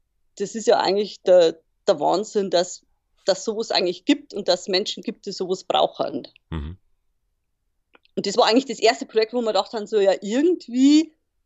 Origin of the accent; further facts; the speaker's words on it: Bavaria, Germany; now in Munich, Germany; Und aufgewachsen bin ich aber in Niederbayern, also wirklich so bayerischer Wald, kleines Dorf, also einem kleinen Bauernhof.